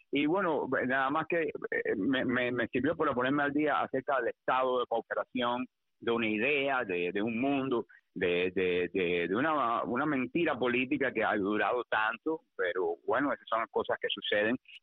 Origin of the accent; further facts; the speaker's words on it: Cuba; moved away; cuando yo haberme ido de Cuba. Bueno, pues regresé a los lugares, regresé a la casa donde yo nací, regresé al pueblo de donde yo soy, regresé a La Habana.